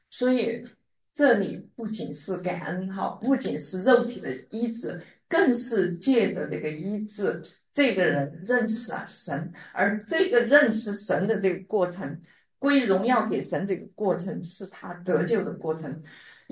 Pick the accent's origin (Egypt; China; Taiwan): China; 那我们中国人说天时地利人和